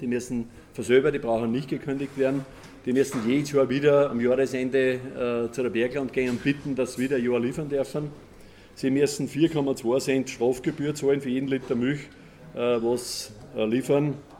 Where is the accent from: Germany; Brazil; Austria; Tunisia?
Austria; St. Peter in der Au, Lower Austria; Ich komme aus der Gemeinde St. Peter in der Au